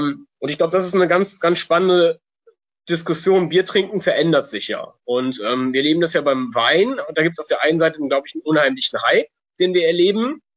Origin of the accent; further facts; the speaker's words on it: Cologne, North Rhine-Westphalia, Germany; ich in meiner Kindheit und Jugend in Köln, Belgien liegt sehr, sehr nah.